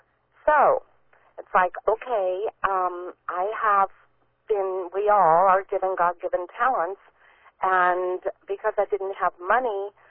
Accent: Illinois, United States; I grew up in Illinois, 2 hours from Jack, which is amazing that we met down here decades later. But grew up without a lot of money. My dad worked in a steel mill.

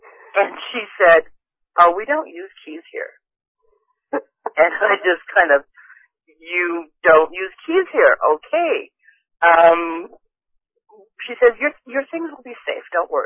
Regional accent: Utah, United States; I'm from Utah, I'm here because my husband made me come.

